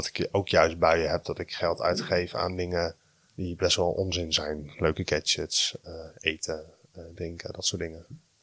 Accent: Harderwijk, Gelderland, Netherlands; Ik kom uit Harderwijk, grote jongen.

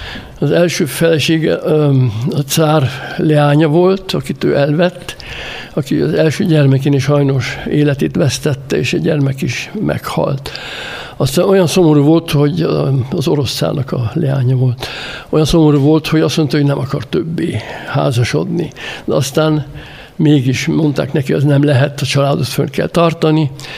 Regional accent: Alcsút, Fejér, Hungary; Mi a háború kihatásait aránylag nem éreztük itten, otthon, Magyarországon, legalábbis Alcsuton kint. Békés és szép életünk volt a városban.

